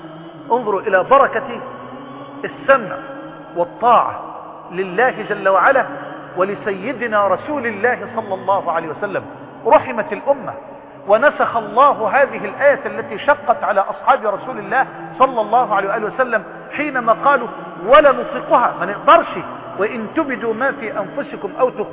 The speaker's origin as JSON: {"language": "Arabic", "country": "Egypt", "said": "يا رب اجعل بلدنا مصر واحة للأمن والأمان"}